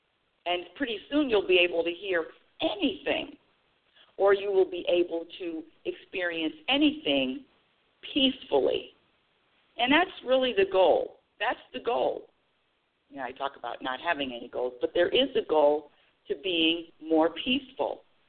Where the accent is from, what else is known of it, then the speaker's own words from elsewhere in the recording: Los Angeles, California, United States; now in Oregon, United States; I moved from California, being California resident all my life, Los Angeles, born and raised, moving to Oregon.